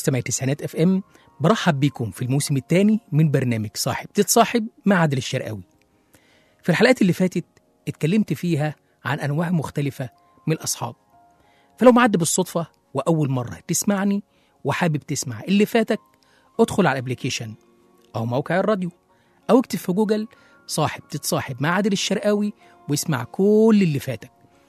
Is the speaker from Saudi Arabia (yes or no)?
no; Egypt; عموما احنا كمصريين عرفنا ناخد طرنا